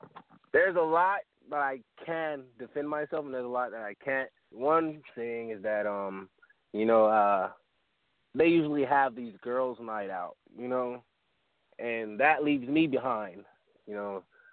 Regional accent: Miami, Florida, United States; now in Lakeland, United States; Was born and raised in Miami. Now I'm down here in Lakeland, Florida.

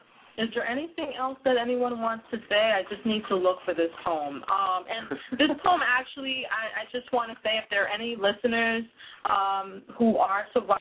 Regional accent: Bronx, New York, United States; first language Spanglish; since my first language is Spanglish, I'm a third generation Puerto Rican from the Bronx, and that's what we grew up speaking, so you will hear Spanish words in my poetry all the time.

